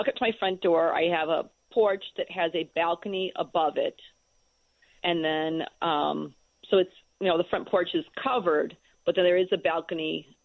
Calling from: Geneva, Illinois, United States

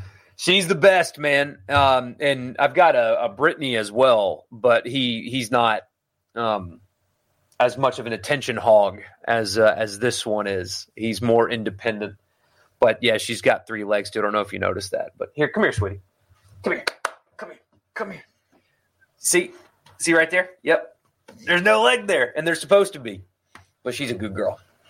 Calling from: Australia; As an Australian listening from Australia, how do we all deal with the anticipation of the season?

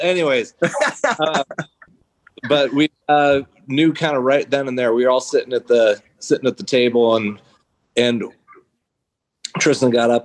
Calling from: Berrien, Washington, United States; I am coming from here in Berrien, Washington, and I play the drums and do backup vocals.

